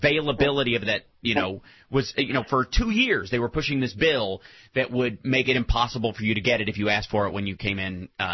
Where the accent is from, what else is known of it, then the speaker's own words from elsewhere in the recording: the South, United States; growing up in the South and knowing a lot of people in the South